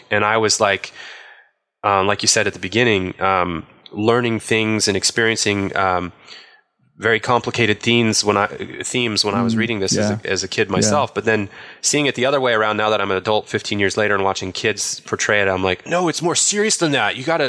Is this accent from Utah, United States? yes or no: yes; Utah, United States; a lot of people have growing up in Utah, like you and I both did, at least.